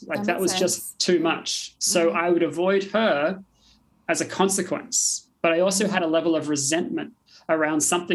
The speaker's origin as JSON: {"language": "English", "country": "Australia", "tie": "born or raised there", "said": "Yeah, I grew up in Australia."}